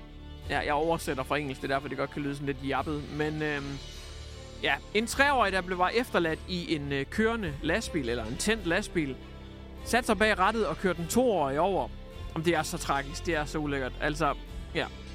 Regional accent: Hjørring, North Denmark Region, Denmark; jeg kommer fra Hjørring, en bitte bondeby i Nordjylland, ikke?

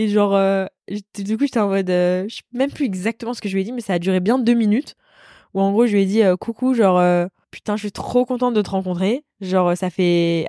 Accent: Paris, Île-de-France, France; je viens de Paris.

